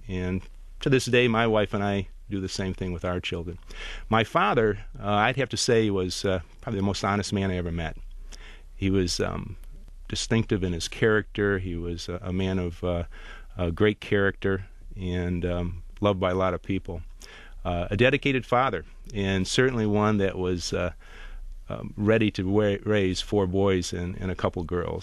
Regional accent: Detroit, Michigan, United States; I grew up in Rosedale Park, and just a beautiful community at that time and still is today. We graduated from Redford High School in Detroit

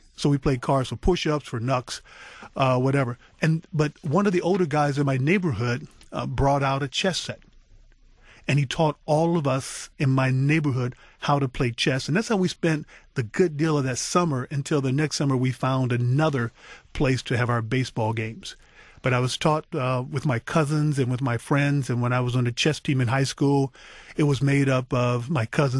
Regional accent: East St. Louis, Illinois, United States; When I grew up in East St. Louis, Illinois, a city right now that's going through a lot of changes and a lot of transitions

